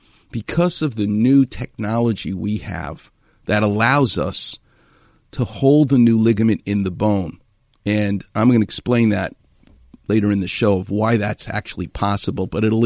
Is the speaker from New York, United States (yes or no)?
yes; Queens, New York, United States; and I'm from Queens, not Brooklyn, by the way.